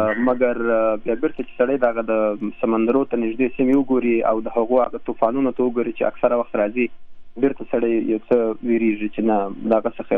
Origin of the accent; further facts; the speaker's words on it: Kandahar, Afghanistan; now in United States; زه اصلا د کندهار ولایت یم، کندهار کې مې ژوند کاوه.